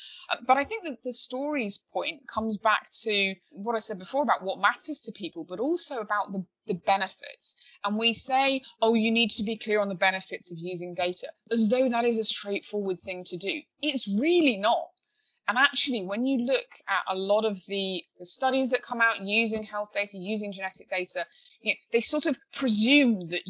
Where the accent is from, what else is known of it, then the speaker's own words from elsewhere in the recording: London, United Kingdom; Even if as a Londoner, I was not part of that process